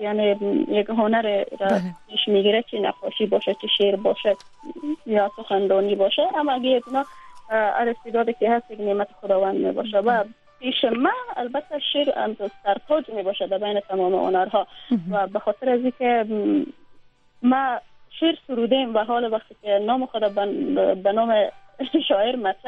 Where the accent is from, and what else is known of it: Afghanistan